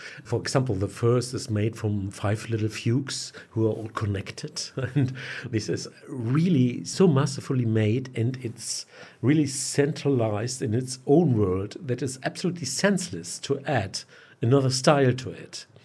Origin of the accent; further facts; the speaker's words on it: Hamburg, Germany; Even when I'm from Hamburg, I discovered him very late in his music.